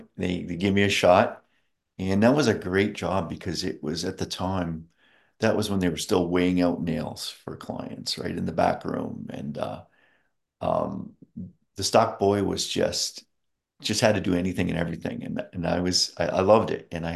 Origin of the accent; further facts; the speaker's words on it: Woodstock, Ontario, Canada; I grew up in Woodstock, Ontario, from grade 6 on. I lived in about 5 different other small towns before that, but ended up in Woodstock.